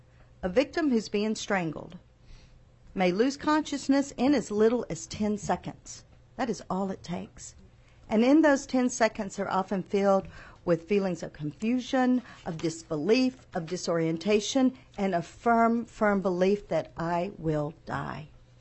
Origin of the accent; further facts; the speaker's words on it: Kentucky, United States; I'm originally from Western Kentucky. My family's been there for five generations being farmers. I grew up knowing seven of my eight great-grandparents.